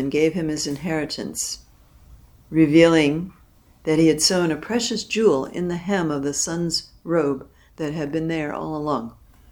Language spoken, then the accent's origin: English; United States; For me, growing up in the States, the cultural myth was if Abraham Lincoln, who was born in a one-room log cabin, could become president, you could too.